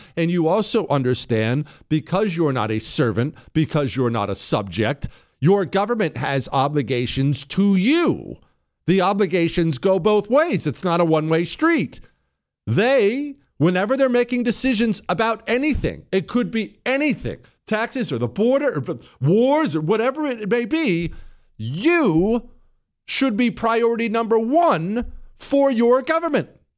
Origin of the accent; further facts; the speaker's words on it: United States; I am an American. I am proud to be an American.